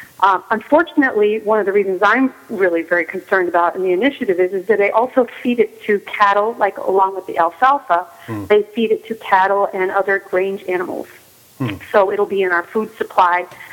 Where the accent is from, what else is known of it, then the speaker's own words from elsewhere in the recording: Chico, California, United States; So I am here in Sunnyvale, and I'm not going to be back in my hometown of Chico until September 2nd.